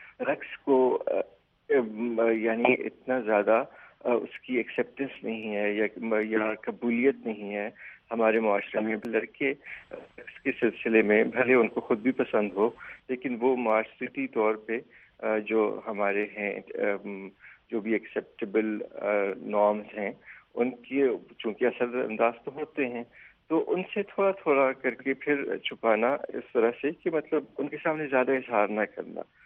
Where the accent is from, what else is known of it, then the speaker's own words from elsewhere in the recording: Kohat, Khyber Pakhtunkhwa, Pakistan; born there; میں کوہاٹ کے خٹک قبیلے میں پیدا ہوا, اور یہ 80 کی دہائی کی بات ہے, اور ہمارا تعلق جس خاندان سے ہے وہ پچھلے زمانے میں خٹک قبیلے کا سردار رہ چکا ہے